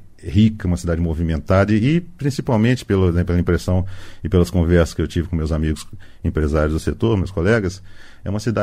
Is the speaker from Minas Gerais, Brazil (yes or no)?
yes; Belo Horizonte, Minas Gerais, Brazil; Eu sou de Belo Horizonte. A CEBIC, a Câmara Brasileira da Construção, é de Brasília, mas eu sou de Belo Horizonte.